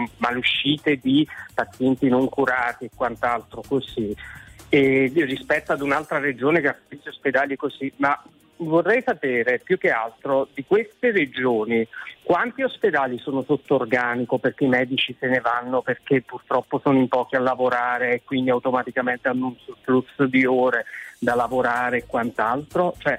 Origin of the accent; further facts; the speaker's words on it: Naples, Campania, Italy; Sono napoletano, sì.